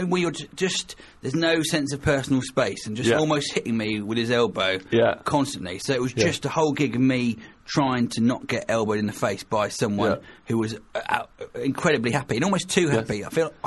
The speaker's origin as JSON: {"language": "English", "town": "Isle of Wight", "region": "South East England", "country": "United Kingdom", "tie": "born or raised there", "also_born_or_lived": "Norwich, United Kingdom", "said": "now 38 years old. And I'm, well, where am I from? I think I grew up on the Isle of Wight, so I'd say I was from there."}